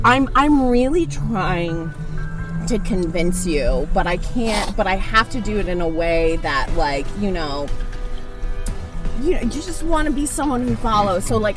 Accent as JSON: {"language": "English", "town": "Denver", "region": "Colorado", "country": "United States", "tie": "born or raised there", "said": "I grew up in Denver, not a lot of Jews."}